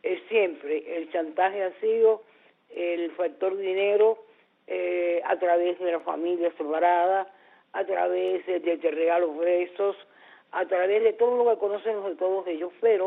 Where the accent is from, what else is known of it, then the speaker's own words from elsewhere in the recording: Cuba; como cubana, porque detrás de mí hay una cubana.